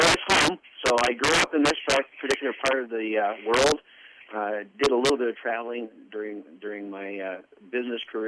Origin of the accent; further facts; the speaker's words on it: Silver Lake, United States; Yes, I was born here in Silver Lake. My father and mother were dairy farmers on the north side of town, so I grew up on a dairy farm.